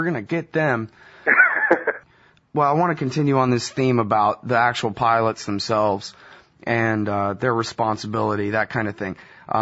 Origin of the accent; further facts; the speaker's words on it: United States; I mean, I grew up in America watching TV and movies